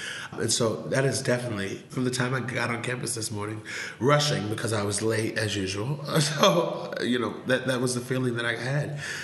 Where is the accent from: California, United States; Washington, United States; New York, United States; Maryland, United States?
New York, United States; Long Island; moved away as an adult; now in Iowa, United States; So I'm from Long Island, and my senior year of high school, I said, I refuse to go to school in New York. I was like, I've been here all my life.